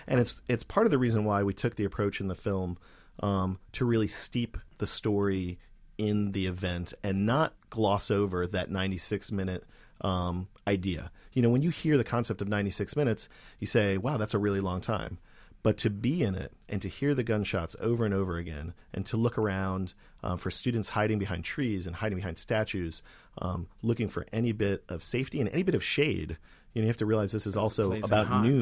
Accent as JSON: {"language": "English", "region": "Texas", "country": "United States", "tie": "born or raised there", "said": "growing up in Texas, I've heard a million times the stories of the Alamo and the stories of cowboys and Texas Rangers"}